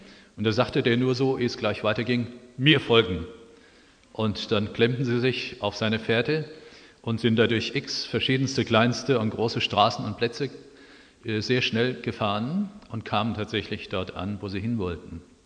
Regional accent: Oberursel, Hesse, Germany; Ich habe erst mit 11 Jahren schwimmen gelernt, ich stamme aus Oberursel im Taunus.

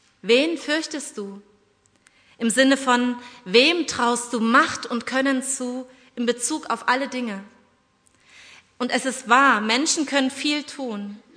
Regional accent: East Germany, Germany; ich bin in der DDR aufgewachsen

